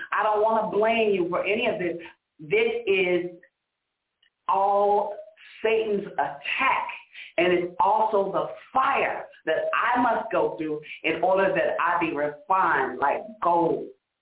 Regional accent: Ohio, United States; And so my sister from Ohio called. We're from Ohio.

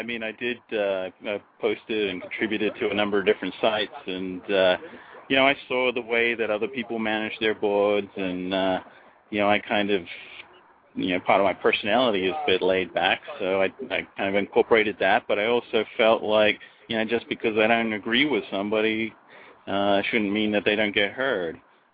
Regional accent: New Zealand; also born or lived in Australia; now in United States; Yeah, I'm originally from New Zealand, even before that. But, yeah, I came to the U.S. from Australia. And then when I was living in New York the first time around

